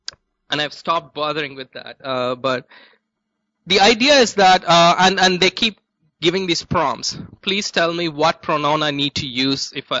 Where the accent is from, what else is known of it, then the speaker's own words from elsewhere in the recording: India; I'm from India